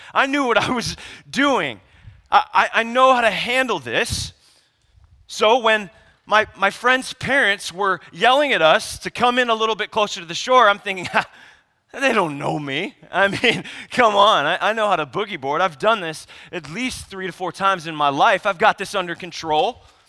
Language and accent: English; Arizona, United States; moved away; I grew up here in Arizona. I wasn't born here, but at 7 years old, I moved here. And like many Arizona people, I am a wannabe Californian.